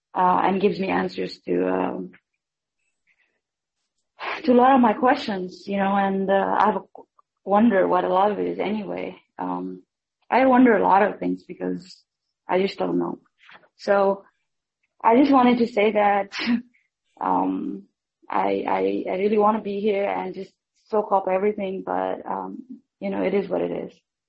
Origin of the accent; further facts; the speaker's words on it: Nepal; You know, I grew up in Nepal